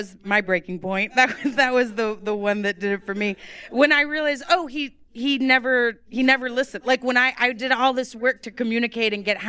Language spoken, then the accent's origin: English; Texas, United States; I'm Texan. We just fucking do things big.